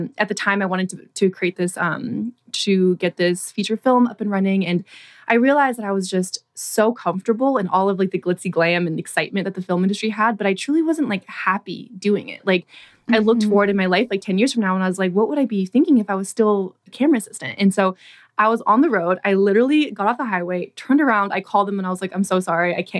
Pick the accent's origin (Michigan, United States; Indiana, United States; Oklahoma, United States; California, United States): California, United States; at 15 years old, I started my first business in my hometown where I had like the video production business kind of monopolized in my tiny little town in Northern California.